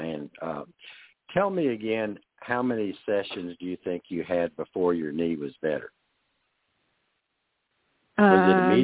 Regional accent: Texas, United States; I grew up in Texas, and I'm not a horse person because I grew up in the city also.

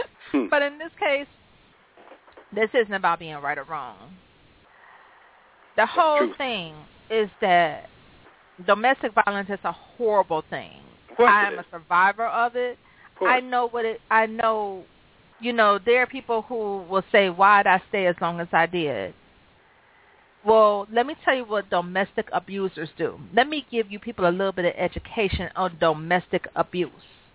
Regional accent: Cleveland, Ohio, United States; now in Michigan, United States; Well, I'm from Cleveland. Everybody knows that.

